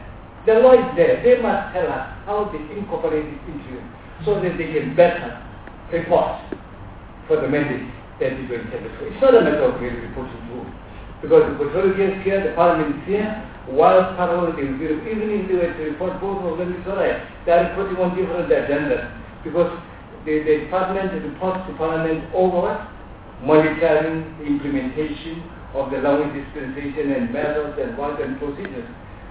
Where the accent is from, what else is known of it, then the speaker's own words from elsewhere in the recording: South Africa; I'm a South African